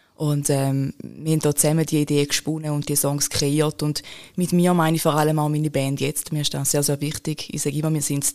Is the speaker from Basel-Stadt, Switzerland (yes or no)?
no; St. Gallen, Switzerland; Was einfach immer sehr spannend ist, ist, wie sie auf meinen Dialekt reagieren. Natürlich, St. Gallen Rockabilly hörst du nicht so wirklich.